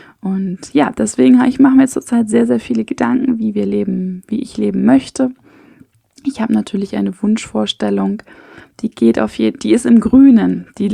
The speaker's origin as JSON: {"language": "German", "region": "Hamburg", "country": "Germany", "tie": "born or raised there", "said": "Schließlich bin ich hier wirklich an dem Fleck aufgewachsen. Aber meine Eltern leben hier in einem Teil von Hamburg, es ist kein Vorort von Hamburg, ganz und gar nicht, aber der sehr, sehr trotzdem grün ist."}